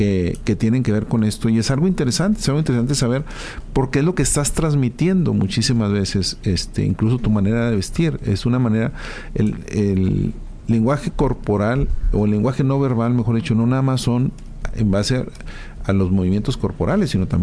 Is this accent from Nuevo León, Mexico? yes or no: no; Chihuahua, Mexico; soy de Chihuahua.